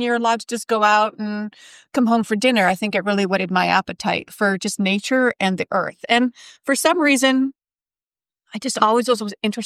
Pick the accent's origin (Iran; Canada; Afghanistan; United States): Canada; Saskatchewan; also born or lived in Alberta, Canada; growing up in Saskatchewan, Alberta, at that time, dinosaurs were the big thing.